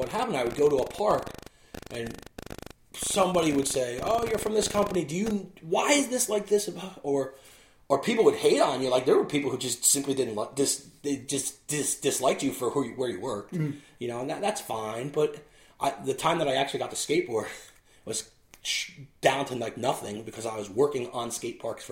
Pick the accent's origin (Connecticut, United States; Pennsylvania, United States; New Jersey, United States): New Jersey, United States; Although he grew up in San Jose, and I grew up here in New Jersey